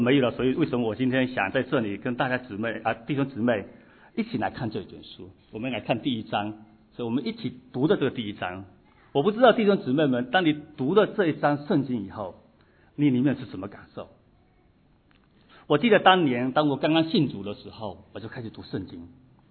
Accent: China; 因为我们知道我们从中国过来了

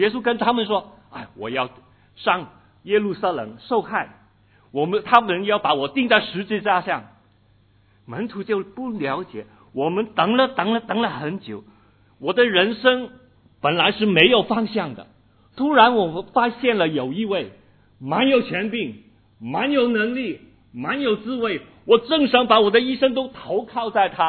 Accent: Hong Kong; moved away; 我之前是从香港来的，香港97之前呢，我们就常常听到50年不变

